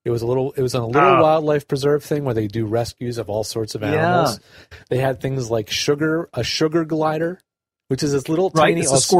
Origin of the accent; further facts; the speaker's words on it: Pennsylvania, United States; Well, I went to Virginia Tech, but I grew up in Pennsylvania.